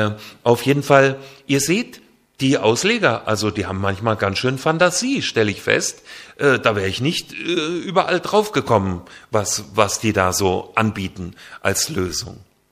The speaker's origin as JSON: {"language": "German", "town": "Bad Zwesten", "region": "Hesse", "country": "Germany", "tie": "born or raised there", "said": "ich bin in Hessen aufgewachsen, im Schwalm-Eder-Kreis südlich von Kassel. Genauer gesagt an der Schwalm. In Bad Zwesten bei Bad Willungen, das ist mein Heimatort."}